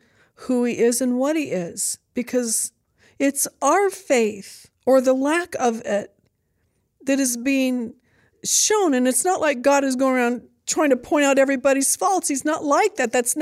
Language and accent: English; United States; And it's a battle, because we're so human. And we're very American.